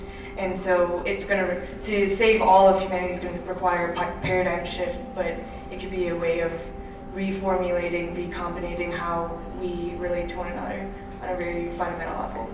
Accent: Wisconsin, United States; I'm from Wisconsin, but I live here now.

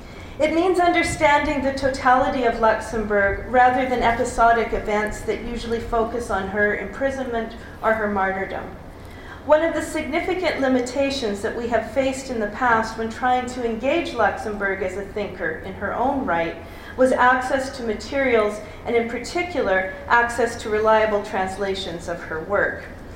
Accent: Canada; So, being a Canadian

